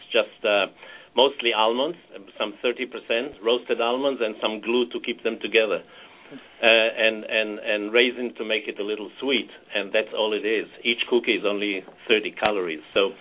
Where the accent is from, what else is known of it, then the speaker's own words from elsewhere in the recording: Haifa, Haifa District, Israel; now in Toledo, United States; She had the recipe, and she created that cookie that was famous all over Haifa, my hometown in Israel.